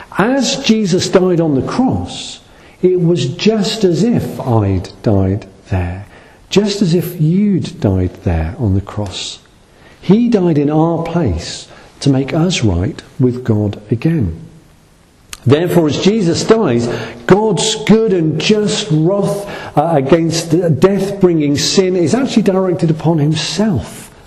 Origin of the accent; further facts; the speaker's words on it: United Kingdom; It just grates with us because we're British and we don't behave like that.